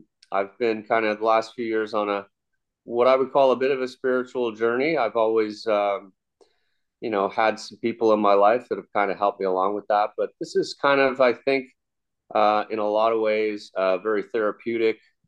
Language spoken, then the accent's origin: English; England, United Kingdom; also born or lived in New York / Los Angeles / Europe; now in Canada; I grew up in England, kind of traveled a lot as a young kid, lived in New York, Los Angeles, Europe for a while. Eventually ended up in Canada, a place that I hold near and dear to my heart. I live in Ontario.